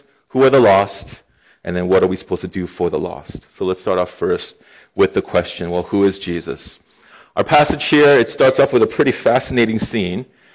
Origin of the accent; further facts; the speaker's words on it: Connecticut, United States; also born or lived in Boston; I come from Boston. I grew up in Connecticut, so all I heard was Yale and Harvard.